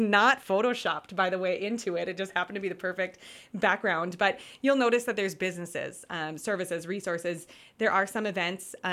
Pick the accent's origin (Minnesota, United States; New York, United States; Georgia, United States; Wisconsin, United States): Minnesota, United States; Crookston; I'm originally from Crookston